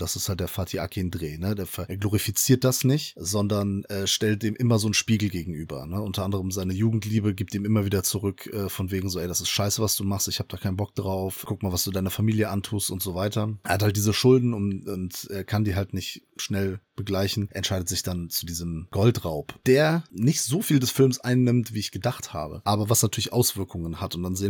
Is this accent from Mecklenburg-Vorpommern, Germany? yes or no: no; Bonn, North Rhine-Westphalia, Germany; Und das ist natürlich als Bonner auch sehr schön zu sehen, denn es sind Originalschauplätze.